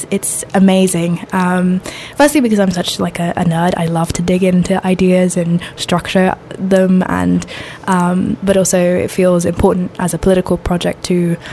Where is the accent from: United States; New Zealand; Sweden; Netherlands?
Sweden; Growing up in Sweden, it's like a barren land for queer Black arts and narratives and stories.